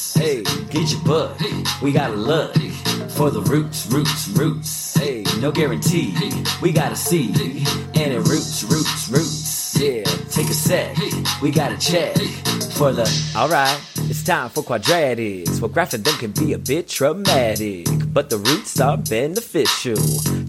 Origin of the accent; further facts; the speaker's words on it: California, United States; It's my producer friend, because I'm from the Bay Area. I was like, I want a Bay Area beat.